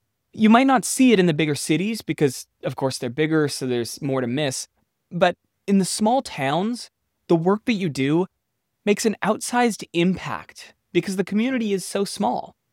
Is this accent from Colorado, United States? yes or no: no; Monmouth, Oregon, United States; Yeah, this is my hometown, Monmouth, Oregon. I graduated from the high school there, Central High School, in 2014